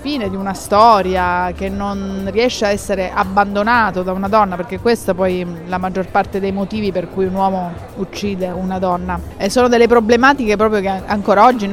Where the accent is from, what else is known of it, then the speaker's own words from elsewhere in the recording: Catania, Sicily, Italy; E per esattezza io vengo dallo Ionio, perché il mio mare è quello catanese ed è lo Ionio.